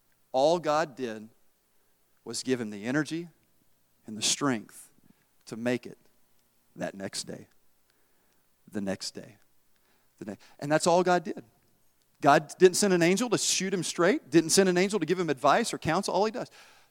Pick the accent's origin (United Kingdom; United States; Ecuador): United States; Tennessee; I'm from Tennessee, all right?